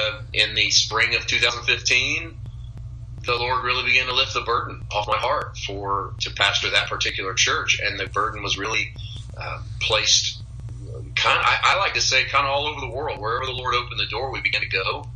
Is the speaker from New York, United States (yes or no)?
no; Poplar Bluff, Missouri, United States; became a pastor in 2004 in my hometown in Missouri, Poplar Bluff, Missouri.